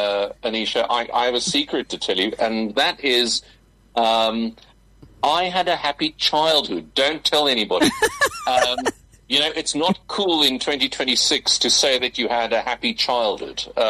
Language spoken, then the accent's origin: English; Eastern Cape, South Africa; born there; I was born in the Eastern Cape. I'm an Eastern Cape baby, I know. And, you know, it's in a small town just outside of Port Elizabeth.